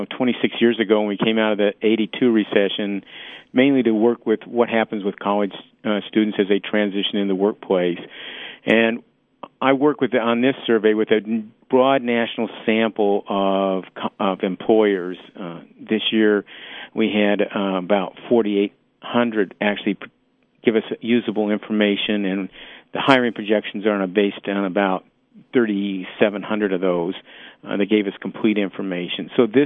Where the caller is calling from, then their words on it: Chicago, Illinois, United States; I'm in Chicago today.